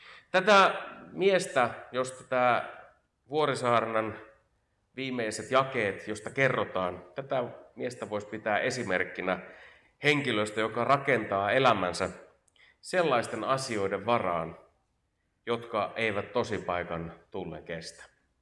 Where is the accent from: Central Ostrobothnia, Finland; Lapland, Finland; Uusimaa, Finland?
Central Ostrobothnia, Finland; Kokkola; Hienoa olla entisessä kotikaupungissani. Vuoden 23 alusta aloitin tuolla Kokkolan baptistiseurakunnassa